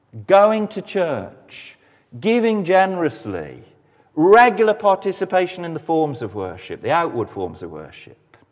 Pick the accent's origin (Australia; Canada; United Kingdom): United Kingdom; England; as an Englishman who's straight across the border